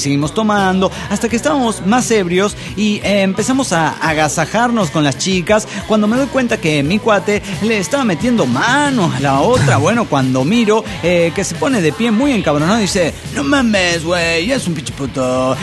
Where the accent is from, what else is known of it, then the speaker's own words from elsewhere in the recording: Morelia, Michoacán, Mexico; de Morelia, Michoacán.